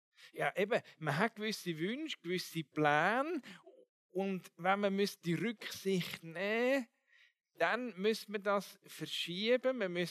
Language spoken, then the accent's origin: German; Switzerland; Als Schweizer ist natürlich gut Schweizerisch, ist Kompromiss.